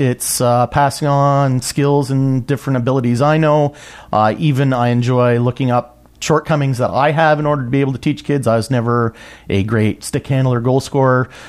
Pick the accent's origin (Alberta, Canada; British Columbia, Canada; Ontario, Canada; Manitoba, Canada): Ontario, Canada; Delhi; I've been in the community since, 1975 when I was born in the area. So born and raised in Delhi, just outside of near Windham Center.